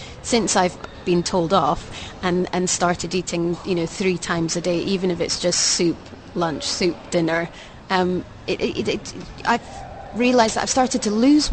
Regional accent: United Kingdom; But I think in general, I mean, okay, we're British, but I think, you know, when I came here, I noticed that the fitness levels probably weren't the same extent as we're used

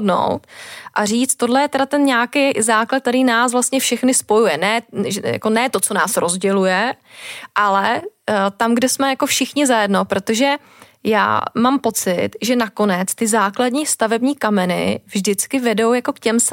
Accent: Příbram, Central Bohemian Region, Czechia; já jsem vyrůstala v Příbrami pod Svatou horou, bydla jsem vlastně pod ní, chodila jsem dokonce na gymnázium pod Svatou horou

